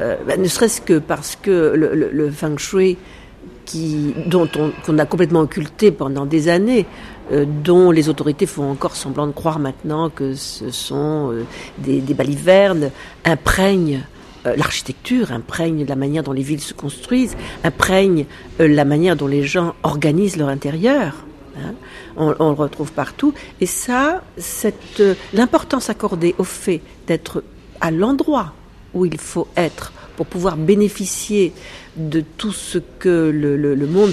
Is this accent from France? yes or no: yes; France; comme je suis française, les entreprises françaises à l'international.